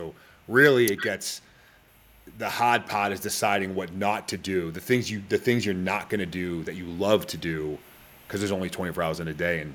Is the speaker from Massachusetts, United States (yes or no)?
yes; Boston, Massachusetts, United States; Very few people would understand what I'm saying unless you were from there. Originally from Boston.